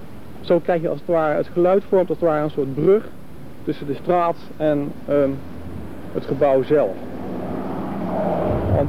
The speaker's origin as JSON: {"language": "Dutch", "town": "Rotterdam", "region": "South Holland", "country": "Netherlands", "said": "ik kom uit Rotterdam."}